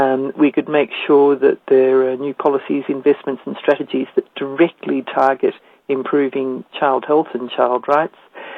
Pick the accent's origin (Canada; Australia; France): Australia; we could have some, you know, pride in being Australian, and that's eroding, and it's shameful.